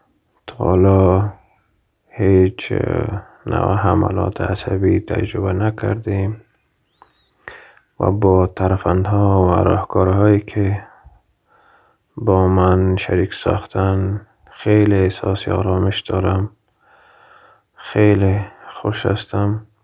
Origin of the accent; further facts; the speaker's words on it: Afghanistan; من اصالتا از افغانستان هستم.